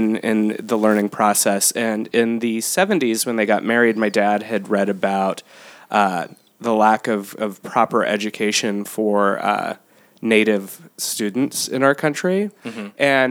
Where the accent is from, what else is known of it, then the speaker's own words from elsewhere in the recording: Gallup, New Mexico, United States; born there; also born or lived in Arizona / Colorado; I was born in Gallup, New Mexico. And so my starting point was the Southwest. And my first few years were spent on a Navajo reservation.